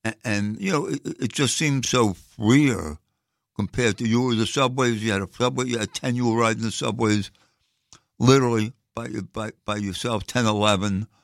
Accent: Brooklyn, New York, United States; Brooklyn, Crown Heights, standard stuff. I mean, you know, probably with 50% of the people here. Yes. Mother Brooklyn-born, father Brooklyn-raised. Kind of right in the middle of the borough, Crown Heights.

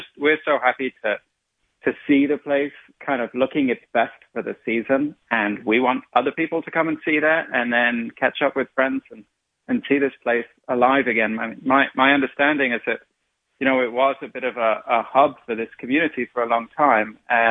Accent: England, United Kingdom; I didn't grow up here. I grew up in England

